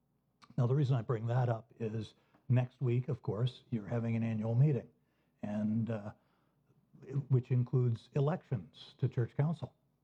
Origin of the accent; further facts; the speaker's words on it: Maine, United States; because I grew up in Maine, 2 hours from Fenway Park, the closest major league park to Portland.